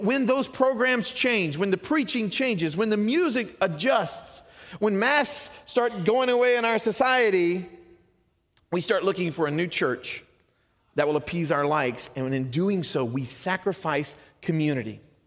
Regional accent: Louisiana, United States; I'm from Louisiana. We like our food shack.

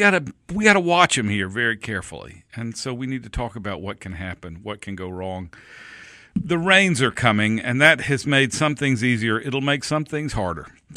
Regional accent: United States; also born or lived in Mississippi; I can't let it die because I'm from Alabama and Mississippi, a little bit of both. I'm from that part of those parts of Mississippi and Alabama where it can be hard to tell the difference, if you know what I mean.

